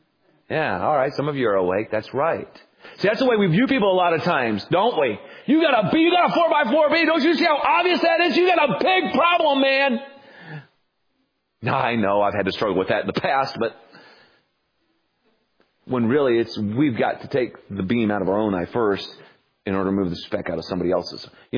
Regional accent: South Carolina, United States; Now, I'm from South Carolina. In South Carolina, we have a get out of jail free card.

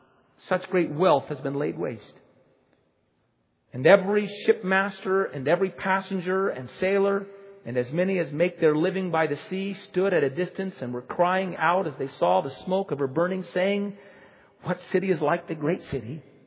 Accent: United States; So it said … I'm from the United States. I'm married. I have 5 children

